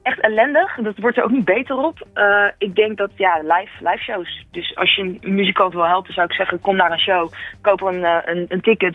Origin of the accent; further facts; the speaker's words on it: Capelle aan de IJssel, South Holland, Netherlands; ik ben opgegroeid in Capelle aan de IJssel in Rotterdam naar de HAVO gegaan.